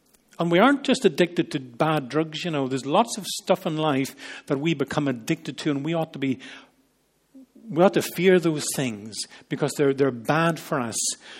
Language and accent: English; United Kingdom; We wonder, as British people, if we had not feared what we had heard about Iraq, would our country have actually gone there?